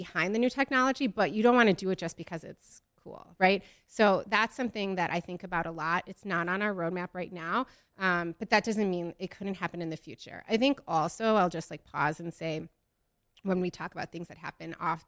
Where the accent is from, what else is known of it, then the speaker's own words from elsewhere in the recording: Midwest, United States; I'm from the Midwest. I just like am who I am.